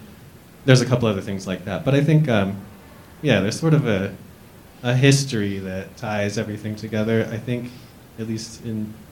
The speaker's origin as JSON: {"language": "English", "town": "Dayton", "region": "Ohio", "country": "United States", "tie": "born or raised there", "said": "So I grew up in Dayton, Ohio. I'm like reasonably familiar with Cincinnati, but I'm not a local."}